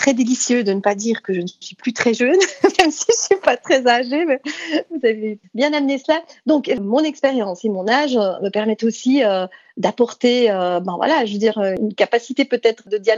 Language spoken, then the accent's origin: French; Jura, Switzerland; je viens du Jura, je viens des Franches-Montagnes, je suis d'une région dite rurale